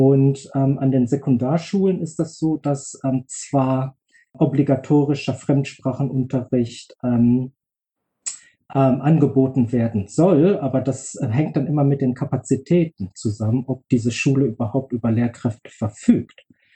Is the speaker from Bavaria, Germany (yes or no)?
no; Bochum, North Rhine-Westphalia, Germany; German is a second language; Ich bin ein Kind des Ruhrgebiets. Ich bin aus Bochum und habe dort den Großteil meines Lebens verbracht, also den Kindergarten besucht